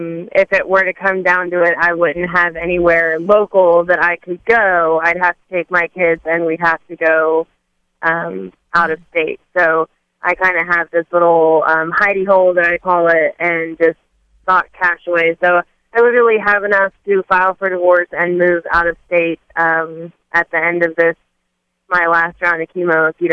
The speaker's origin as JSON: {"language": "English", "region": "New Jersey", "country": "United States", "said": "So it's funny because I'm actually from New Jersey as well, and I got my license to do nails in New Jersey, but I haven't transferred it here yet because it's so expensive."}